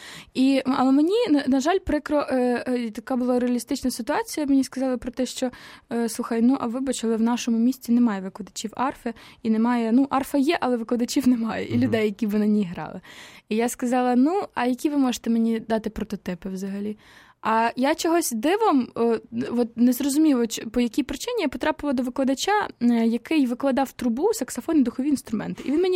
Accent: Khmelnytskyi, Khmelnytskyi Oblast, Ukraine; Так, я з Хмельницького, так, але завжди там зимові канікули, літні канікули я проводила в бабусі.

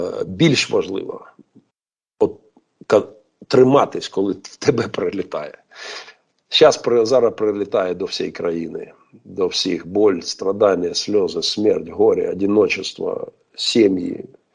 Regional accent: Mariupol, Donetsk Oblast, Ukraine; помчався назад в Маріуполь, питаючись прорватися в моє рідне місто, щоб служити там.

